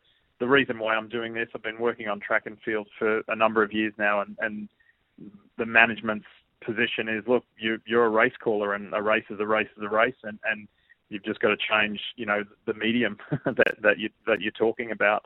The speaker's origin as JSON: {"language": "English", "country": "Australia", "accent": "Australian", "said": "Thankfully, I've never lost my Aussie accent."}